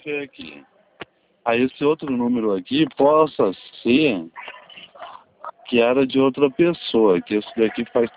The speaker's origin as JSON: {"language": "Portuguese", "town": "Parapuã", "region": "São Paulo", "country": "Brazil", "said": "Não, deu a localização errada. Eu sou de Parapuã."}